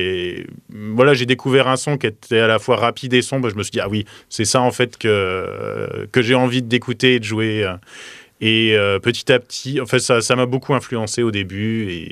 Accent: Dijon, Bourgogne-Franche-Comté, France; moi je suis originaire de Dijon à la base

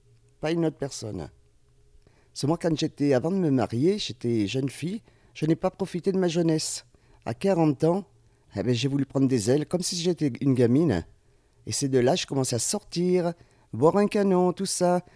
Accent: the Midi, France; born there; now in Savoie, France; Moi, je suis né dans le Midi. J'habite en Savoie actuellement.

